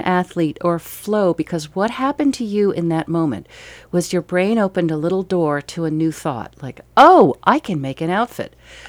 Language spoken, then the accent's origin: English; New England, United States; it was just a part of that growing up in New England, that New England pioneer, you're going to fix it yourself